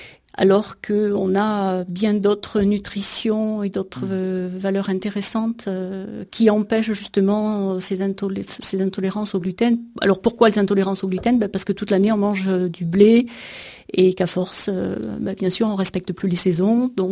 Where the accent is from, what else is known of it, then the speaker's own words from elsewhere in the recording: Provence-Alpes-Côte d'Azur, France; now in Aude, France; Je suis provençale d'origine